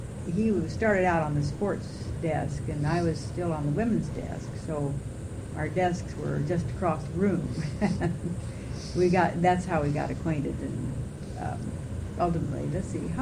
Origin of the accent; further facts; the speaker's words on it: Beatrice, Nebraska, United States; I was born in Omaha, Nebraska, but that was just because the hospital was there. And I grew up in Beatrice, Nebraska.